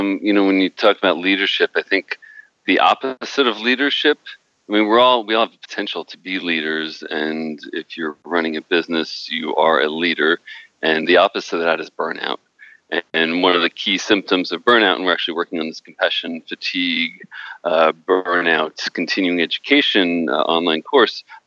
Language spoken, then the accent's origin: English; Queens, New York, United States; now in Alameda, United States; Yes, I have been in Alameda, California for about 4 years now. And Alameda is this beautiful little town right between Oakland and San Francisco in the Bay Area of California. Yet I was born and raised in Queens